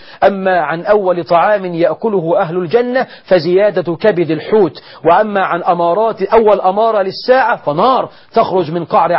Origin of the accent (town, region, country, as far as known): Egypt